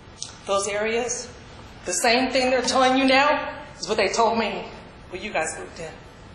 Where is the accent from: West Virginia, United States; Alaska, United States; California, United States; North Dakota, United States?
California, United States; Marin City; I think I'm one of the oldest residents of Marin City, except the lady sitting back there. I grew up on Buckaloo Street.